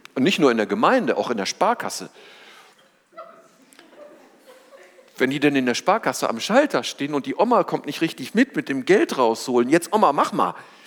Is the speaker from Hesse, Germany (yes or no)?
no; North Rhine-Westphalia, Germany; accent: Rhenish; meine Sprache verrät mich etwas. Ich komme ja aus dem Rheinland, aus der Kölner Gegend